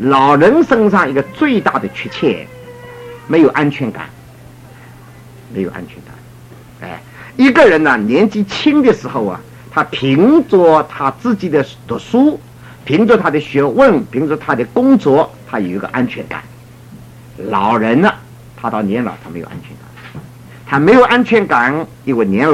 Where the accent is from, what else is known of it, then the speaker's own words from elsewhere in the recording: China; 特别我们中国人，美国人跟我们中国人不一样的